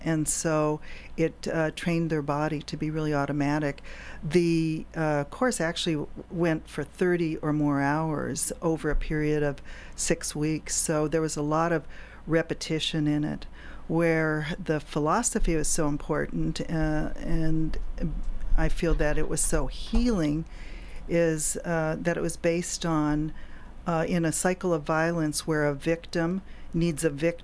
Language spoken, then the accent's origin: English; California, United States; also born or lived in Ohio; I am from California and for a number of years lived with my mom and her family in Ohio and wanted to come back to California.